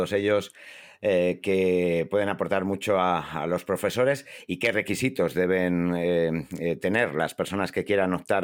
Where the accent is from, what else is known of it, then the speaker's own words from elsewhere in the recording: Spain; somos aventureros los españoles y particularmente los profes